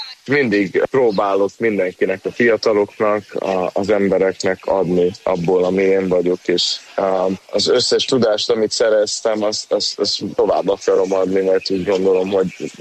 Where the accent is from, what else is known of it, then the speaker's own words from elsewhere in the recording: Gyöngyös, Heves, Hungary; mivel édesanyám ugye gyöngyösi, és a nagyszüleim is, hát félig ott nőttem fel